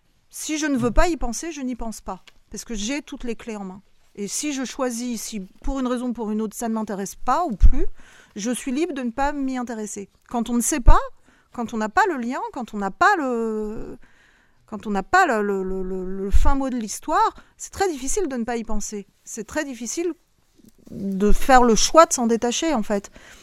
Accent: France; Moi je suis française, je suis une autrice française, je suis une citoyenne française.

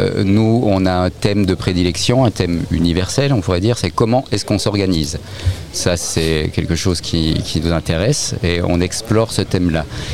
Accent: Bourgogne-Franche-Comté, France; Et nous venons de Franche-Comté. Donc ça change, hein. On n'est pas si loin de l'Italie.

